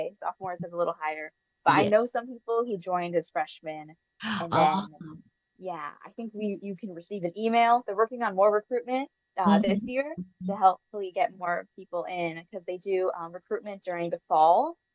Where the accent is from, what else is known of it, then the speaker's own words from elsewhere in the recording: United States; one of the main cultural differences I've seen through just learning Mandarin and growing up in America is, how do I say it, social etiquette.